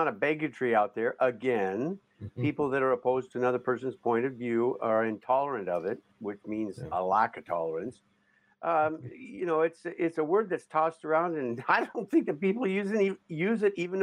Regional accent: Canada; I'm a Canadian.

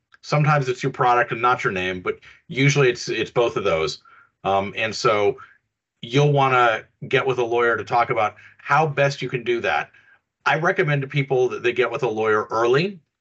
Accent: Canada; I'm originally from Canada.

